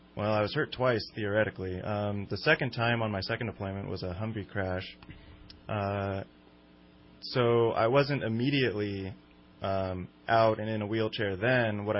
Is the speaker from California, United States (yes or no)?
yes; Redding, California, United States; Came back home to Redding. I'm originally from Redding, California, so came right back to where I started.